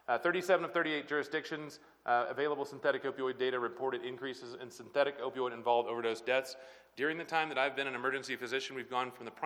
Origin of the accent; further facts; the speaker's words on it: Atlanta, Georgia, United States; also born or lived in East Tennessee; Growing up in the Southeast, I was completely against it. Replacing any drug with a medication that was anywhere close to it. I was from Atlanta, Georgia, and then from East Tennessee up in the Tri-Cities area.